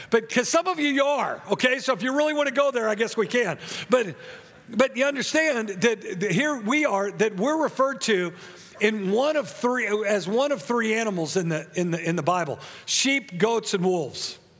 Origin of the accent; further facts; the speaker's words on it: United States; But let me just tell you, I'm still an American, and I understand how important that is.